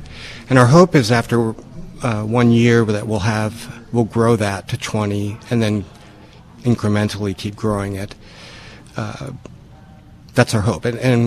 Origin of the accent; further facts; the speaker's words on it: Oregon, United States; Well, I'm originally from Oregon, went into the Peace Corps, Guatemala in 1984